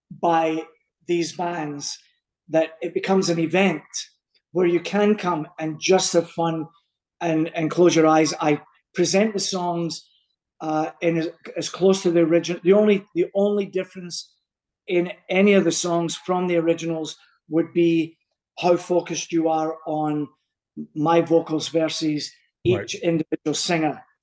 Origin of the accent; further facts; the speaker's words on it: Glasgow, Scotland, United Kingdom; And I'm from Glasgow.